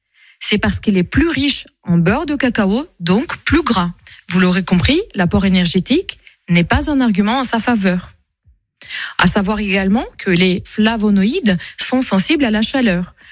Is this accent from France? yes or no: yes; Nancy, Grand Est, France; je suis de Nancy